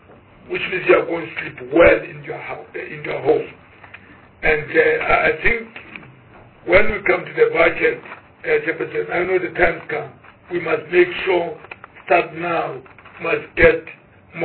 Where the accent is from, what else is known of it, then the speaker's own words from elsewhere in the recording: South Africa; as a South African, all of us, to make sure our defense force to be as strong